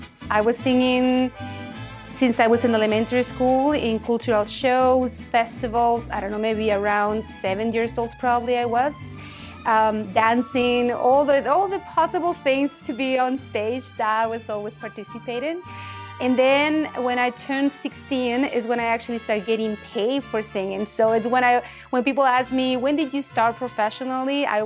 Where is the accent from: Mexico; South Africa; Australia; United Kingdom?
Mexico; Irapuato, Guanajuato; now in Saskatoon, California, United States; I grew up in Mexico, in the city of Irapuato, Guanajuato, right in the center of Mexico, which is a very historic area in Mexico. All the independence happened around that state.